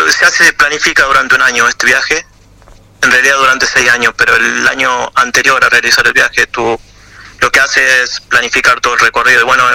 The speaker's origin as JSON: {"language": "Spanish", "country": "Argentina", "moved": "as an adult", "lives_now": "Stockholm, Sweden", "said": "Y bueno, y ya ahora hace aproximadamente un año y un mes que salí de Argentina. Que me fui una vez que finalicé mi estudio, era un viaje que planifiqué durante varios años. Y bueno, hoy me encuentro acá en Suecia, en Estocolmo"}